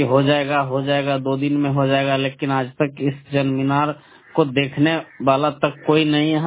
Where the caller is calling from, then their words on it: Lakhisarai, Bihar, India; लखीसराय जिला चानन प्रखंड इटौन पंचायत से बोल रहा हूँ। मेरा गांव में आज से 6-7 साल पहले